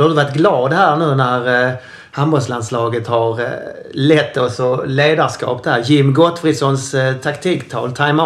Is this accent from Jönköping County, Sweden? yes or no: no; Skåne, Sweden; Jag är ju nästan från Ystad. Jag är uppväxt en mil utanför Ystad.